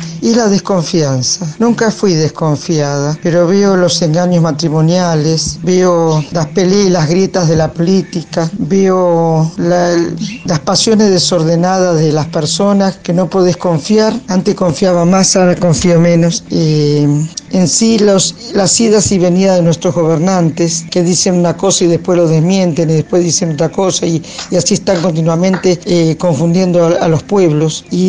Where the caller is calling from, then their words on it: Mataderos, Buenos Aires, Argentina; de Mataderos